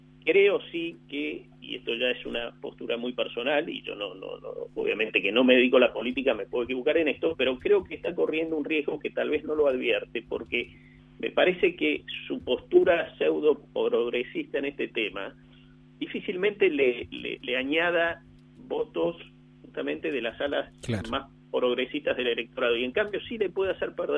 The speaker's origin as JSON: {"language": "Spanish", "country": "Argentina", "said": "tal como somos los argentinos"}